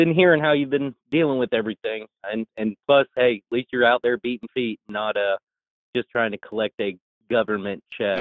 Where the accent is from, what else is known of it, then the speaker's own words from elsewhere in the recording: Florida, United States; I mean, I'm born and raised in Central Florida.